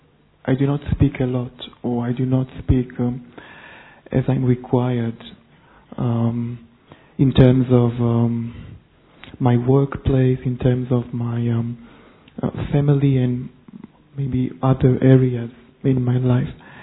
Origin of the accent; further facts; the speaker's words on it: Israel; English is a second language; I'm from Israel.